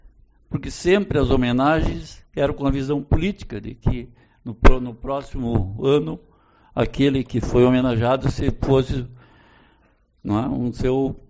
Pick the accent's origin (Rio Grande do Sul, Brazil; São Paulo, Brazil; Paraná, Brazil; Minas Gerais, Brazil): Rio Grande do Sul, Brazil; Cachoeira do Sul; Agradecer a minha terra natal, Cachoeira do Sul.